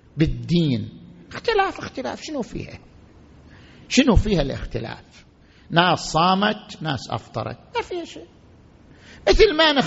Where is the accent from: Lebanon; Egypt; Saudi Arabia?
Saudi Arabia; Qatif, Eastern Province; أنا من أهل القطيف وعندي وكالة عن الفقراء الموجودين في البحرين، فأنا أقبض عنهم وأنا داخل القطيف